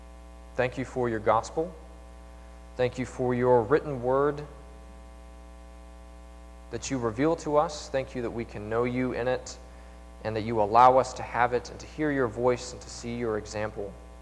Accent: Black Mountain, North Carolina, United States; I'm from Black Mountain

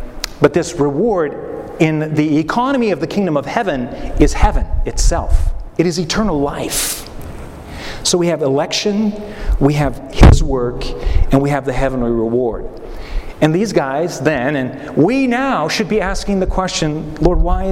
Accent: Alberta, Canada; Growing up in Alberta, Canada, I have a wonderful family, and I'm like fifth of sixth.

